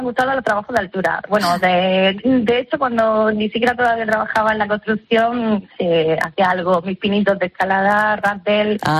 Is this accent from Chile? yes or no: no; Lorca, Region of Murcia, Spain; me apunté a una escuela de talla de madera, hice una en mi pueblo, en Lorca